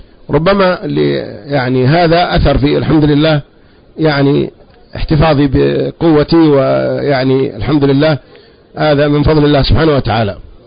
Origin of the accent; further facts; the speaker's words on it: Abha, Asir, Saudi Arabia; born there; من مواليد مدينة أبها، وكنت أذكر تاريخ الميلاد ولا يعني أتردد ولا أبالي